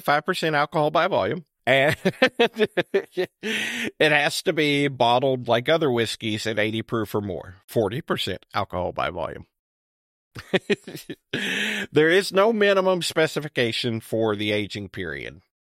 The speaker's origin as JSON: {"language": "English", "region": "Kentucky", "country": "United States", "tie": "born or raised there", "said": "That's just because I grew up here in Kentucky, and that's kind of what I had access to."}